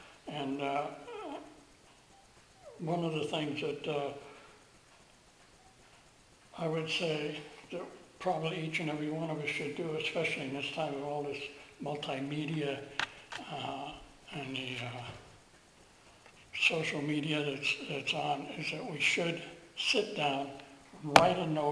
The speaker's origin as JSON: {"language": "English", "region": "New York", "country": "United States", "tie": "born there", "said": "to where I was born in New York"}